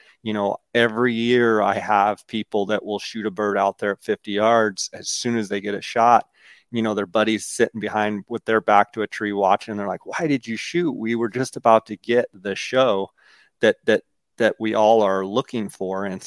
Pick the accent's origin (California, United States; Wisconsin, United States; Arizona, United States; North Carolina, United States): Arizona, United States; when I would be hunting Merriam's in my home state of Arizona or around in the West